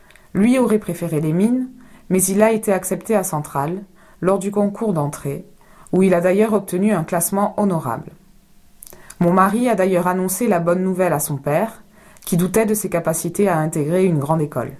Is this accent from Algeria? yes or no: no; Angers, Pays de la Loire, France; born there; Je suis née à Angers, dans le Maine-et-Loire, qui est une province très jolie. L'Anjou est particulièrement agréable. Mes parents y ont vécu quelques années.